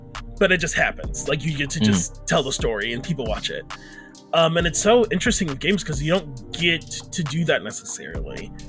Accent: Detroit, Michigan, United States; Well, no, so I'm from Detroit, actually. Okay, I grew up in Detroit, but I moved out here for school and just stayed.

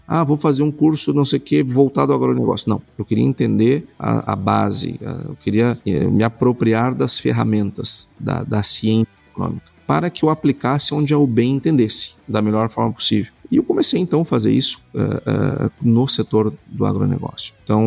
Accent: Quaraí, Rio Grande do Sul, Brazil; moved away as an adult; now in Porto Alegre, Brazil; saí de Quaraí cedo, saí, tinha 18 anos, para fazer vestibular, aquela coisa toda. Uma cidade pequena, não tinha estrutura para se desenvolver. E eu fui morar em Porto Alegre

